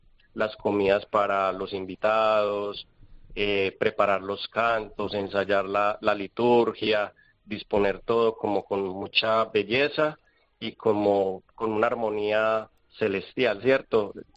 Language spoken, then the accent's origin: Spanish; Colombia; now in Venezuela; nosotros, la mayoría de la comunidad somos hermanos colombianos, vecinos de Venezuela